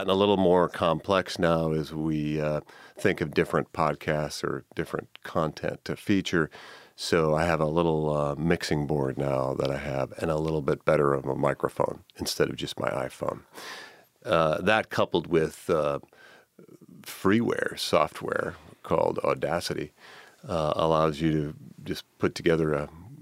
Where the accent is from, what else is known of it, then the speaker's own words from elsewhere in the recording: Milwaukee, Wisconsin, United States; now in Cincinnati, United States; been here since, well, it's almost over 20 years now. So we feel like this is about as much home as growing up in Milwaukee.